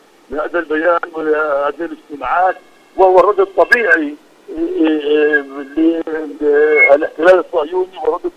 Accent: Palestine; نحن كشعب فلسطيني

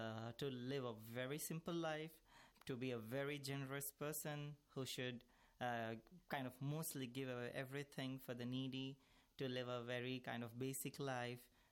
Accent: India; Bismillah ar-Rahman ar-Rahim. … from India

